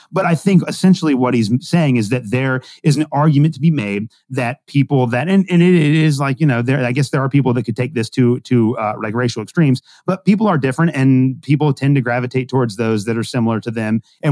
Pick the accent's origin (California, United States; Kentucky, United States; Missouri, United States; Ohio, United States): Kentucky, United States; you know, growing up in Kentucky, I've always kind of had I'm a very traditional Christian in terms of social practice.